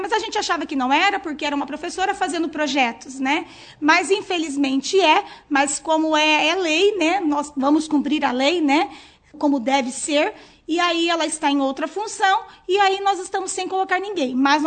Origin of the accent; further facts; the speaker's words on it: Bandeirantes, Brazil; born there; a gente mora aqui, nasci em Bandeirantes e sou professora